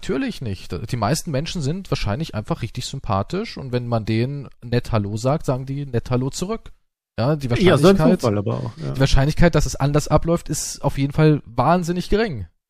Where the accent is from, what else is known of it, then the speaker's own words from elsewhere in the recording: Germany; ich komme aus Deutschland